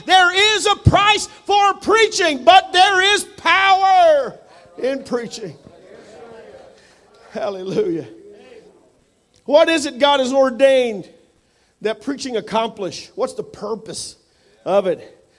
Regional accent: Illinois, United States; also born or lived in Pennsylvania / Missouri / Oklahoma; I grew up in Illinois. I've lived in Pennsylvania, Missouri.

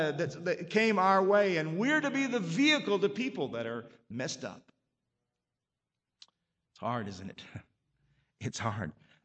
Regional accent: Oklahoma, United States; And remember, I was from Oklahoma, pretty much flat country.

